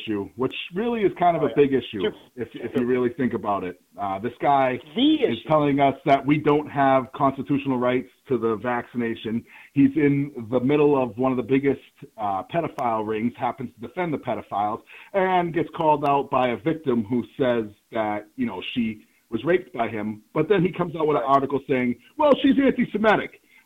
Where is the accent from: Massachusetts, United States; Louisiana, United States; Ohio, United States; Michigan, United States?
Massachusetts, United States; I am from Massachusetts. We swear a lot.